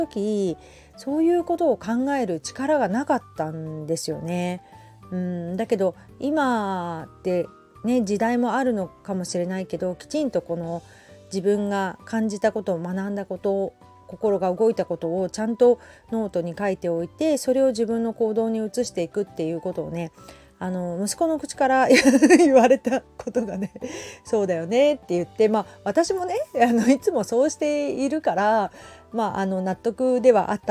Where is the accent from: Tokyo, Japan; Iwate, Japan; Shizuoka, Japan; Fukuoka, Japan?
Shizuoka, Japan; Hamamatsu; born there; now in Kamakura, Japan; 私のそのルーツ浜松で生まれたっていうこと、今鎌倉に住んでこのブランドをやっていくっていうこと